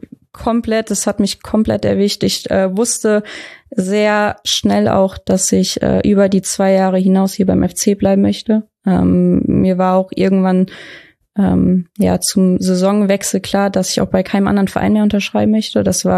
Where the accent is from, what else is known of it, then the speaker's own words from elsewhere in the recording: Freudenberg, North Rhine-Westphalia, Germany; wo ich herkomme, war es halt immer in der Nähe von Köln. Ich meine, hier für die Kölner ist Freuenberg und 80 Kilometer entfernt wahrscheinlich nicht mal mehr der Umkreis.